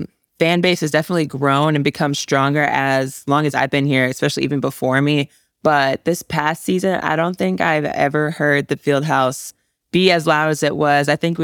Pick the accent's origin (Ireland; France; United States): United States; Little Rock, Arkansas; born there; also born or lived in Bloomington, Illinois / Ames, Iowa / Houston, Texas / Chicago, Illinois; now in Wisconsin, United States; I actually am from all over. I was born in Little Rock, Arkansas. Then I moved to Bloomington, Illinois. Then I moved back to Arkansas. Then we moved to Ames, Iowa, then Houston, Texas, then Chicago, Illinois